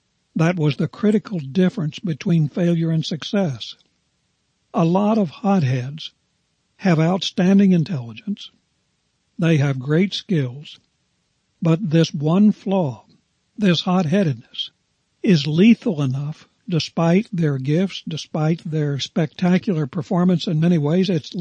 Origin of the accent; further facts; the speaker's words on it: West Virginia, United States; I noticed that in my days of growing up in West Virginia.